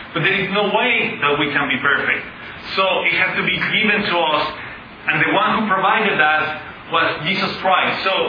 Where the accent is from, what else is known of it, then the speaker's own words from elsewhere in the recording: Mexico; I come from Mexico.